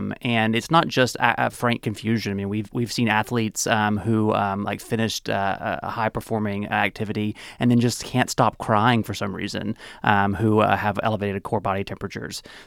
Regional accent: Mississippi, United States; I grew up in Mississippi.

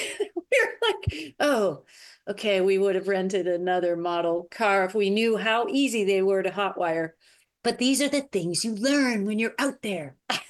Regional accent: Buffalo, New York, United States; I'm actually from Buffalo too.

